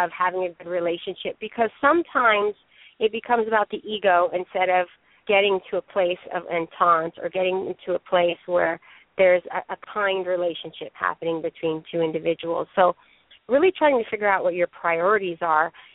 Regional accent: United States; this is the message that I was given growing up in America.

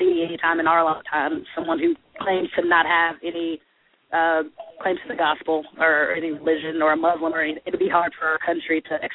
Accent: Nashville, Tennessee, United States; I mean, I live in the South. I'm from Nashville, and you can pretty much throw a rock and hit a church. It's a Southern belt.

